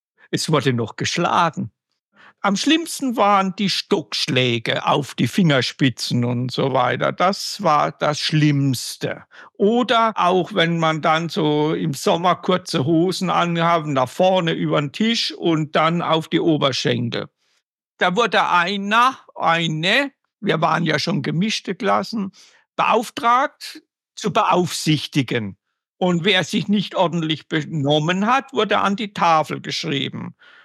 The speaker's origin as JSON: {"language": "German", "town": "Plankstadt", "region": "Baden-Württemberg", "country": "Germany", "tie": "born or raised there", "said": "Ich bin in Blankstadt zur Schule gegangen bei Schwetzingen."}